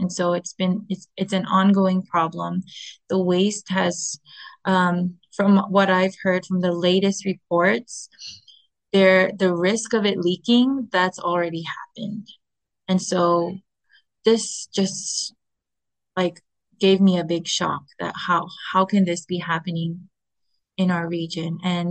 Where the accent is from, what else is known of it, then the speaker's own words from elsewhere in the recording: Hawaii, United States; also born or lived in Marshall Islands; I am from the Marshall Islands, but I actually grew up in Hawaii.